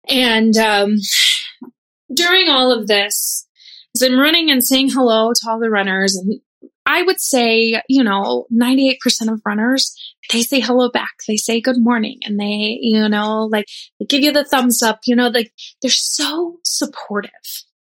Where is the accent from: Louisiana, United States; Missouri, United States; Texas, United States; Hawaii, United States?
Texas, United States; Dallas; But to me, growing up in Dallas, it is and always will be the White Rock Marathon for me.